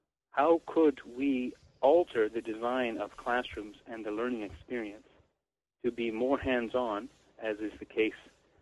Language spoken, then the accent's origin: English; Canada; as a Canadian I have to make sure I pronounce this correctly